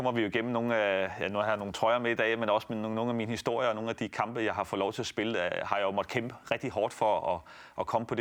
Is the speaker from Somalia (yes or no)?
no; Italy; siden jeg kan huske, at jeg voksede op i Italien, kan man sige